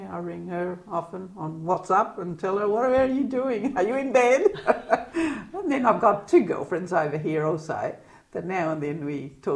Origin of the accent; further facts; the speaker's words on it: Australia; But I always say that I'm an Australian with, decent Australian, Italian.